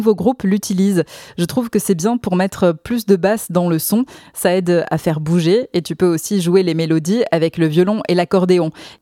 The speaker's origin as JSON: {"language": "French", "region": "Pays de la Loire", "country": "France", "tie": "born or raised there", "said": "C'est là aussi que j'ai découvert l'occitan, car j'ai grandi en Mayenne."}